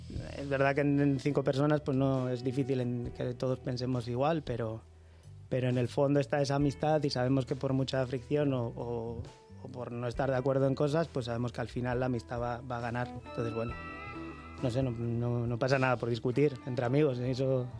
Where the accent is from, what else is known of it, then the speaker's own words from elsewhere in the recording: Bilbao, Basque Country, Spain; now in Madrid, Spain; Yo soy de Bilbao, pero no del barrio, sino de Bilbao.